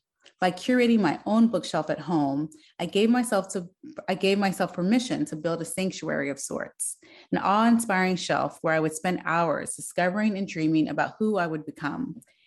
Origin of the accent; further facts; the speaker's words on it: Arlington, Virginia, United States; As a child growing up in Arlington, Virginia, I spent hours at the public library and not the bookstore.